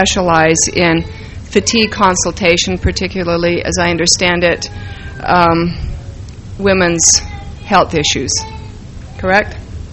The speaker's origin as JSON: {"language": "English", "town": "Provo", "region": "Utah", "country": "United States", "tie": "born or raised there", "also_born_or_lived": "California", "said": "I grew up in Provo because they say I couldn't possibly fit there, and they're right. I never did. I lived in California for some time after I married and then returned to Provo a few years ago."}